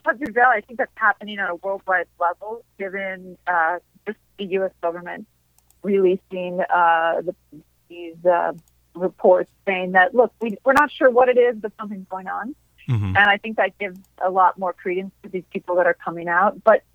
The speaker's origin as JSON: {"language": "English", "region": "Midwest", "country": "United States", "said": "I'm from the Midwest, right? So I'm used to the kind of landscape that is and looks like and all that kind of stuff."}